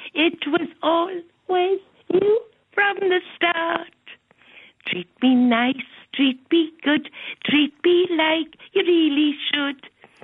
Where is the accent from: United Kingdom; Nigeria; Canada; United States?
United Kingdom; England; Because I'm English.